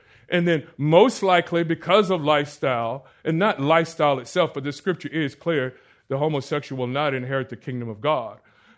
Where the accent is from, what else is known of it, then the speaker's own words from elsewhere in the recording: Orlando, Florida, United States; I grew up in Orlando.